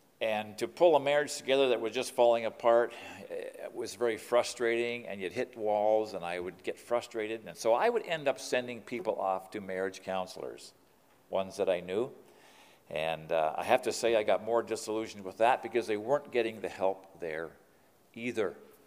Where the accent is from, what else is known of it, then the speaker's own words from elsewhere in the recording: Ontario, Canada; I'm from Southern Ontario, and it was cold down there.